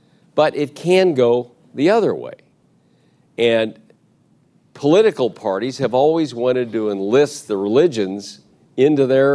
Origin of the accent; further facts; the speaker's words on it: St. Louis, Missouri, United States; Look at, I grew up in the Baptist Church in St. Louis.